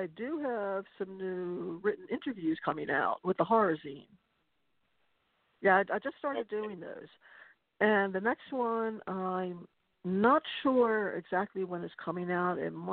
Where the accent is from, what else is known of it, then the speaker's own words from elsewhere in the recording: Baltimore, Maryland, United States; And, obviously we're from Baltimore.